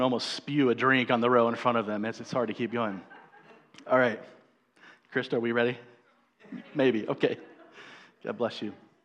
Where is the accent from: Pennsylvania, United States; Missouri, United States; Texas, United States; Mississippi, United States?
Missouri, United States; Sorry, if you're new, I'm from Missouri. I'm a Chiefs fan, so there's pray for me, Sister K.